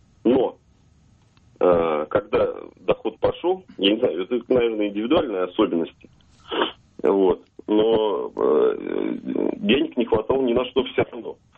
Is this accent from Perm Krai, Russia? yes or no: no; Lyubertsy, Moscow Oblast, Russia; Из Люберец.